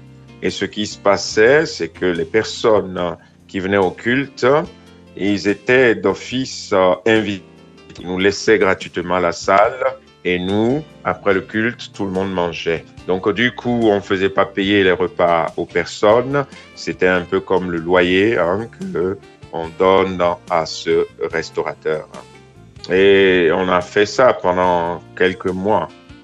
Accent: Togo; Je suis d'origine du Togo

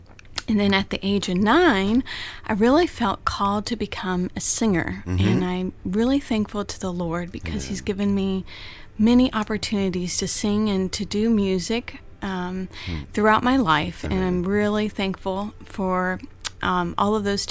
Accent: Memphis, Tennessee, United States; born there; And my parents at the time lived in Horn Lake, Mississippi, and were in ministry, and then I was born in Memphis.

